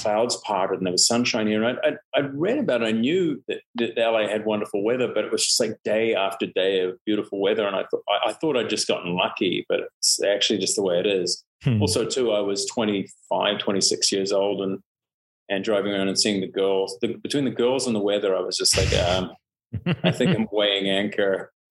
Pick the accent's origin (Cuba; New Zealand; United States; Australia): New Zealand; also born or lived in Canada; I moved from Canada to New Zealand when I was almost five. And I just always felt, you know, like a foreigner, even though, you know, I essentially grew up in New Zealand